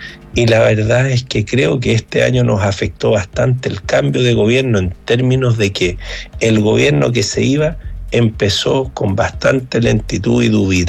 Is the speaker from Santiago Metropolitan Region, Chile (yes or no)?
no; Viña del Mar, Valparaíso, Chile; Yo en lo personal, como buen viñamarino